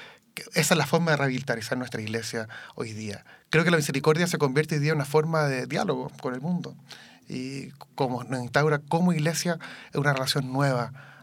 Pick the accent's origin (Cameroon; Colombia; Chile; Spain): Chile; Es un tema que yo creo que nos cuestiona mucho como sociedad chilena